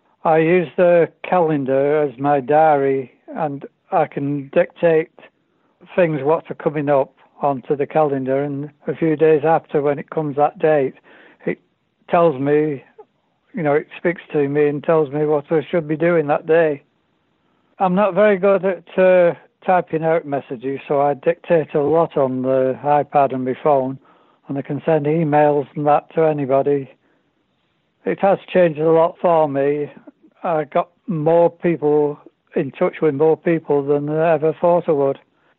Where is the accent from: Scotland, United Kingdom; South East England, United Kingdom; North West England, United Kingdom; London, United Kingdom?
North West England, United Kingdom; Macclesfield; I'm from Macclesfield and I've got macular disorder and CBS as well.